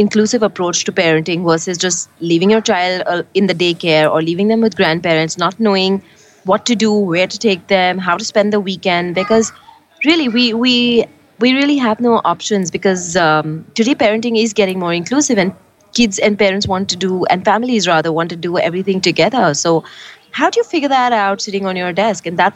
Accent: India; as urban Indian working parents, we're spending about 60-70% in front of a digital device.

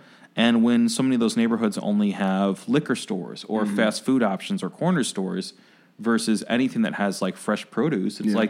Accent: Oak Park, Illinois, United States; I grew up in Oak Park, mm-hmm. and to get to Oak Park, I mean, you can take 290 to get to and from the city to Oak Park

